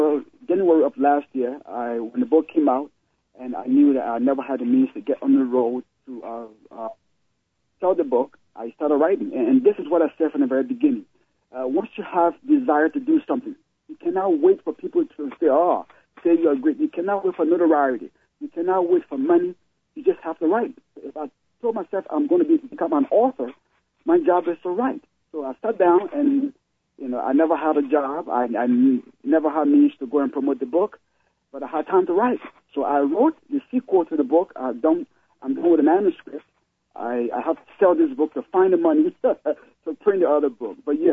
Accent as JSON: {"language": "English", "region": "Nimba County", "country": "Liberia", "said": "I'm from Liberia, Nimba County. Liberia has 15 different, 15 tribes, and it's from one of the tribes called Mano. And Mano is from one of the populous counties in Liberia called Nimba County."}